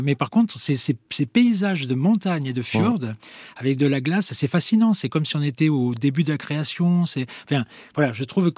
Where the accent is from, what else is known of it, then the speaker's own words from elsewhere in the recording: France; moved away as an adult; je suis parti à 23 ans de France.